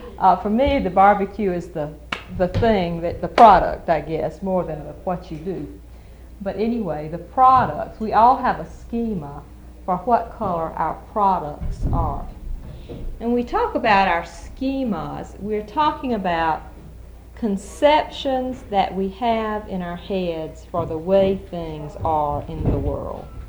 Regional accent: South Carolina, United States; I grew up in South Carolina, and you just said I was talking South Carolina, that's right.

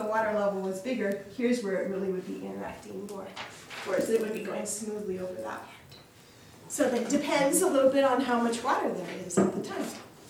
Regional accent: Santa Cruz, California, United States; I'm from Santa Cruz, California.

